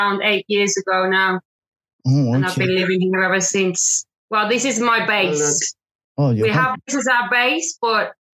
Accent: West Midlands, United Kingdom; also born or lived in Manchester; Yeah, I was born in England. I'm from a town which is just outside Birmingham, which is like the center of England.

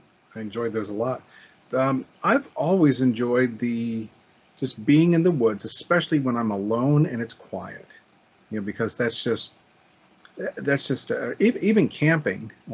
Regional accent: Pennsylvania, United States; the area where I grew up in Center County, there was so much growth of houses up this large hill.

